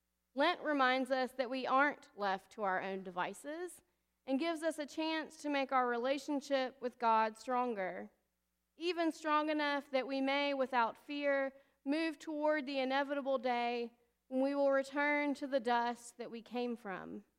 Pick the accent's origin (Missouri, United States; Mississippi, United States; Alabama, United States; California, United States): Alabama, United States; most people who don't know me prior to St. Paul's would assume that because I'm from Alabama, where double names are a thing, that this has just been my whole life.